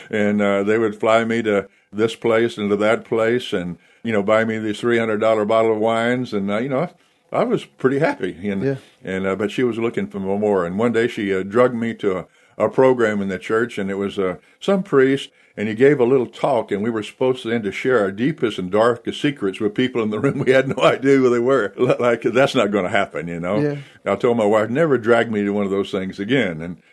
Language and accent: English; Texas, United States; it's just kind of like President Bush from my home state of Texas.